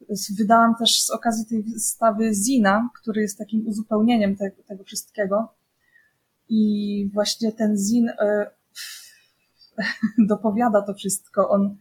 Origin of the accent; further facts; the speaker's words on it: Radoszyce, Subcarpathian Voivodeship, Poland; moved away; Ja się wychowywałam właśnie w Radoszycach, to jest taka mała wieś na Podkarpaciu, już w sumie w Bieszczadach, w konserwatywnej rodzinie.